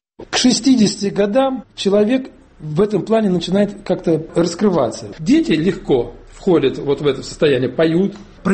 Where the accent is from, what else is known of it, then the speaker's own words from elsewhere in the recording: Uryupinsk, Volgograd Oblast, Russia; Моя родина, Верхний Дон, река Хопер, Урюпинск, известная всем. Вот я сам с Урюпинска.